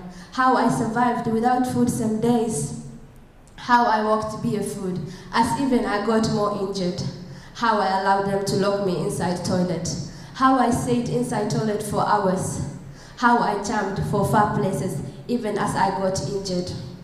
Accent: Somalia; English is a second language; as you said, I'm from Somalia.

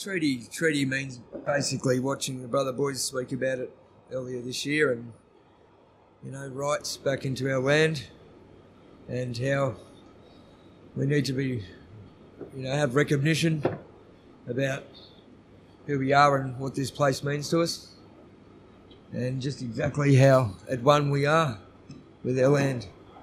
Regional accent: Victoria, Australia; I'm from the Tongarong Kulin Nation and out here at Fulham Correctional Centre

